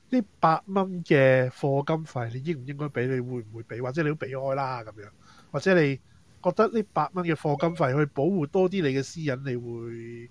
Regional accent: Hong Kong; 我哋香港人都去唔到嘅

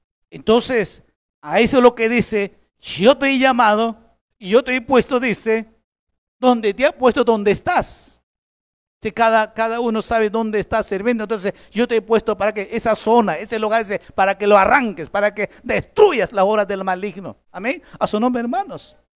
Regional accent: Peru; O media hora de tardanza como buenos peruanos.

